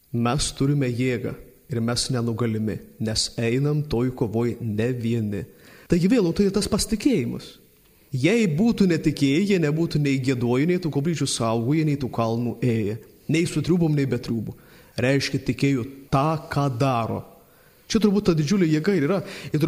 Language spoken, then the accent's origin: Lithuanian; Samogitia, Lithuania; Šiandien, turėdami kalnus, mes, žemaičiai, mes saugom juos ne tik savo